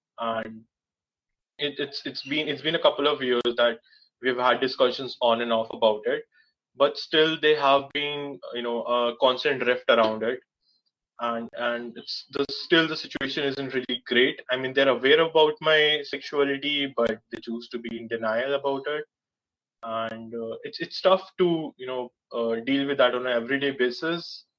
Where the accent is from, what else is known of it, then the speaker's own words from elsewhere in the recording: Delhi, India; And I am from South Delhi.